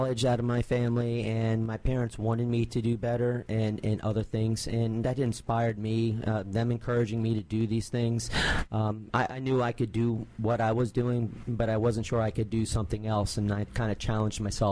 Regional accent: Oxon Hill, Maryland, United States; Oxon Hill, Maryland, right out of Southeast DC.

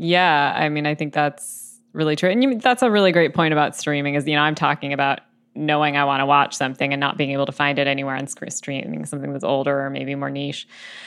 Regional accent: New York, United States; my experience is a little different because I grew up in the New York City suburbs

